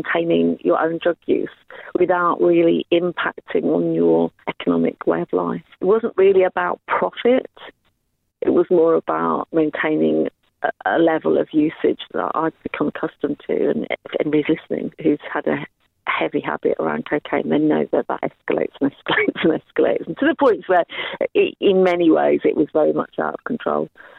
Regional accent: Ireland; I'm white Irish, 57 years old, and I have been in prison

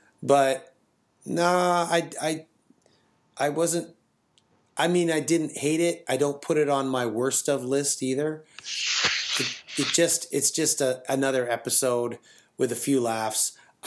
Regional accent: Canada; because we're Canadian and French is an official language.

